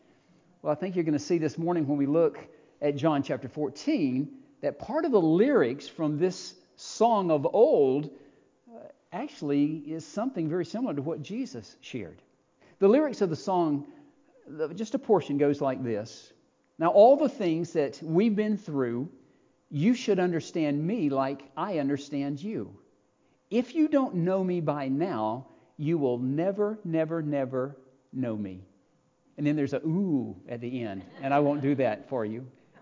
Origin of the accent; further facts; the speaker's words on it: Georgia, United States; Now, for me growing up in South Georgia, that was a big deal.